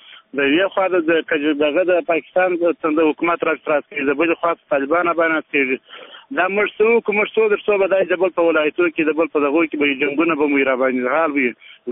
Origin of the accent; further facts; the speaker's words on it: Sangin, Helmand, Afghanistan; now in Panjwayi, Afghanistan; زه د هلمند سنګین ولسوالۍ یم، دلته دم درالو پنجوایي کې ماژر یم.